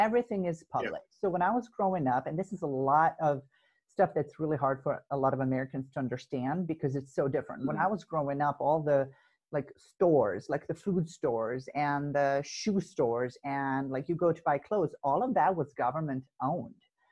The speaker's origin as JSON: {"language": "English", "country": "Serbia", "said": "I am from Serbia. It is a small country in the Balkans. It's in Eastern Europe. When I was born, the country was called Yugoslavia"}